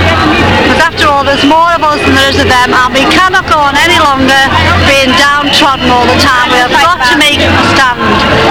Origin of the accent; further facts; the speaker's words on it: Liverpool, North West England, United Kingdom; We're from Liverpool.